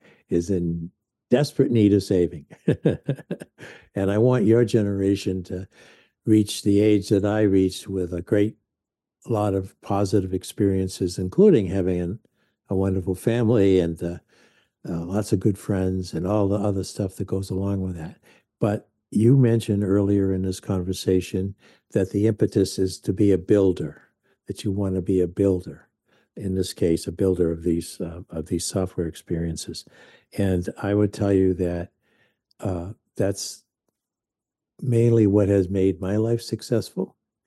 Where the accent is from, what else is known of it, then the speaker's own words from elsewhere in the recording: Maine, United States; Hey, I grew up in Maine. We only had three last names.